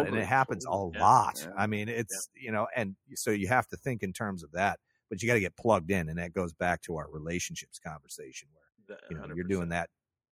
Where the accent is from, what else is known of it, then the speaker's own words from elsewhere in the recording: Midwest, United States; And I think it's because I grew up in the Midwest.